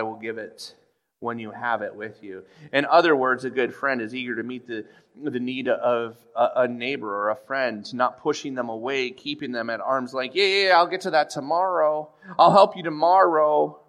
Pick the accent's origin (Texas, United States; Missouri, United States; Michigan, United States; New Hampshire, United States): Michigan, United States; Lake Linden; I grew up in Lake Linden, and it felt like everyone was related.